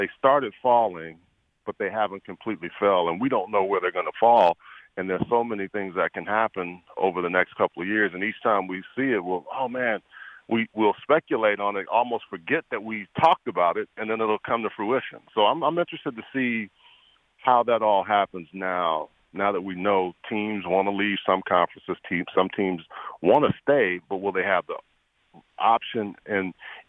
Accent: Houston, Texas, United States; I grew up in Houston, man. I saw some hell of a athletes.

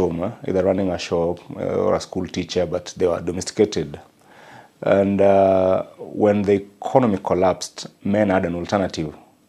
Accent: Kisii, Kisii County, Kenya; Like, I come from Kisii, there's no land in Kisii that I can go back to.

